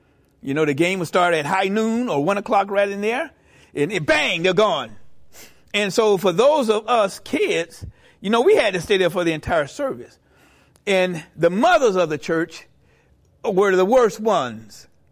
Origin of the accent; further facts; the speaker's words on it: Florida, United States; I grew up in South Florida, right?